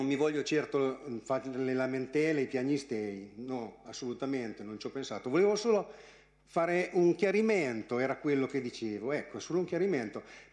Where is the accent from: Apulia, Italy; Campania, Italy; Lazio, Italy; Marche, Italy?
Marche, Italy; San Costanzo; io a San Costanzo non c'ho niente, perché ci sono non nato, però provengo da San Costanzo.